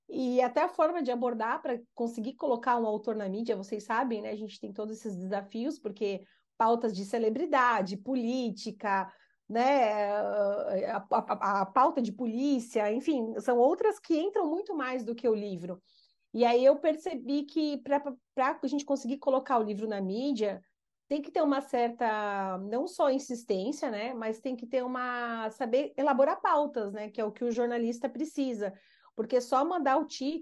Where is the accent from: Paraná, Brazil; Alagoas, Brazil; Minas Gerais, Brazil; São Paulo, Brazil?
São Paulo, Brazil; now in Santa Catarina, Brazil; me formei em jornalismo em Santa Catarina, onde eu voltei a morar agora. Meus pais eram para cá, né? Eu sou paulistano, meus pais eram para Santa Catarina. E depois eu quis voltar para São Paulo.